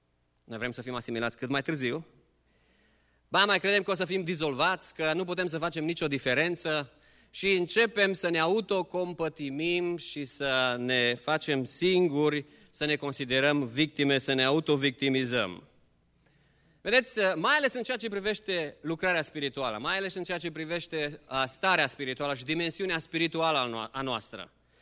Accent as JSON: {"language": "Romanian", "country": "Romania", "said": "we are Romanians who live in diaspora. Noi suntem români care locuim în diaspora."}